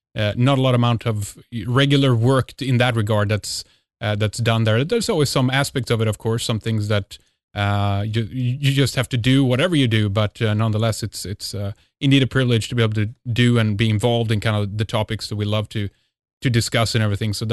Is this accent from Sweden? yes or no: yes; Sweden; This is Red Ice Radio and … from Sweden.